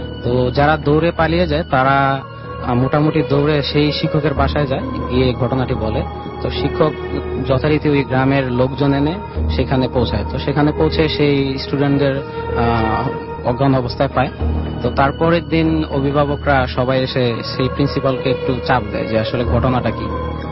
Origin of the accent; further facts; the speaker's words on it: Dhaka, Dhaka Division, Bangladesh; আমি যাত্রাবাড়ির কোনাপাড়া থেকে এসেছি।